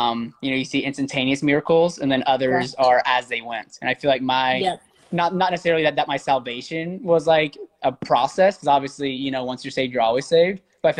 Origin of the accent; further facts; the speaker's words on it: Alabama, United States; So I grew up in Alabama.